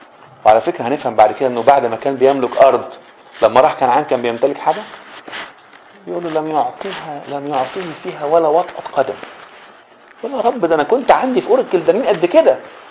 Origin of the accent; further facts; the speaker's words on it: Egypt; نحب الاجتماعيات احنا كمصريين، نحب المجاملات